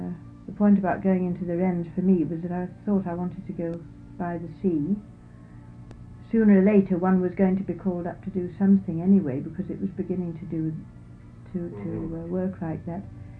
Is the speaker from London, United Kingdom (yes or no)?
no; Ashby-de-la-Zouch, East Midlands, United Kingdom; born there; Well, I was born in 1922 in Ashby-de-la-Zouche, Leicestershire, England. … I was 1922